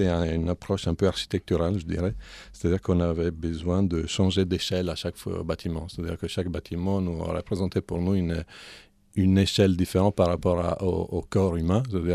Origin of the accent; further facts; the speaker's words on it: Italy; French is a second language; Moi je suis italien, donc j'ai eu peut-être plus de facilité